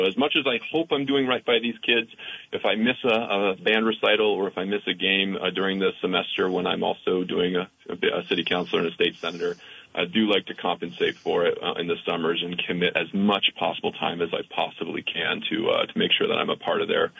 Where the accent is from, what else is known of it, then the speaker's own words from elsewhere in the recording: Vermont, United States; I grew up in Vermont, and it's a commitment and culture and community of service.